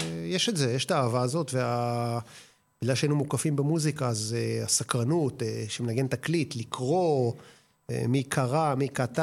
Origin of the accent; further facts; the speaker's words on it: Geva, Northern District, Israel; אז אני אספר על הילדות שלי בקיבוץ